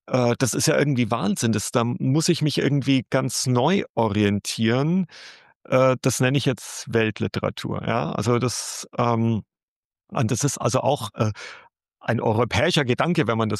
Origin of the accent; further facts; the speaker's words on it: Nuremberg, Bavaria, Germany; in Nürnberg, genau. Also ich bin in Nürnberg aufgewachsen.